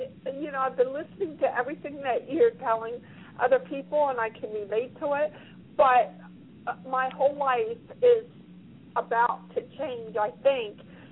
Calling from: Florida, United States; South Florida.

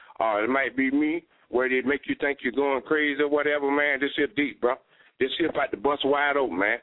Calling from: Atlanta, Georgia, United States; I'm calling from Atlanta.

